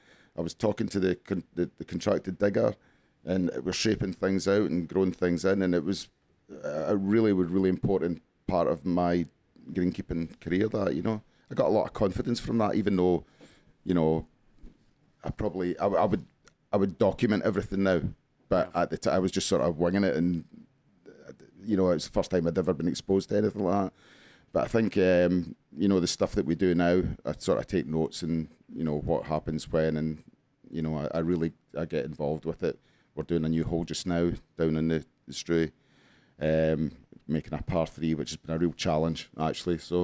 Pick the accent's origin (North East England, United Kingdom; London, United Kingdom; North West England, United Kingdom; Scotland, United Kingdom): Scotland, United Kingdom; because I come from the Costa del Clyde, and I was used to a sort of better weather.